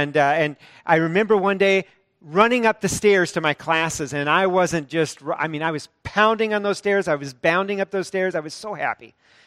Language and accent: English; Monroe City, Missouri, United States; Now, as a boy, I grew up in Monroe City, Missouri.